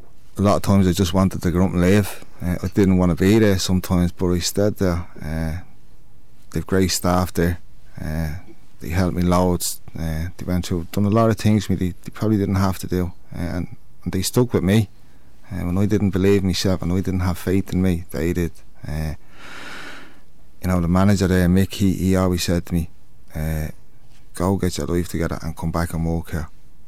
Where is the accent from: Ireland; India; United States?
Ireland; Dublin, Leinster; I was born and raised in Finglas in Dublin. Lived there my whole life.